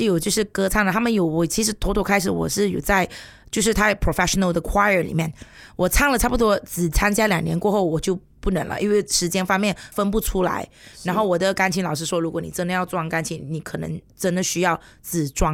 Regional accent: Kuching, Sarawak, Malaysia; 我是师无出身的，不过我是在古晋长大的。

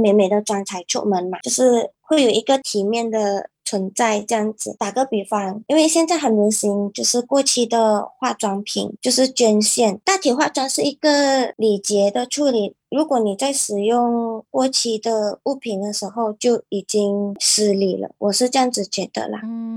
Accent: Malaysia; 我们马来西亚这边大多数医院会帮你缝合好

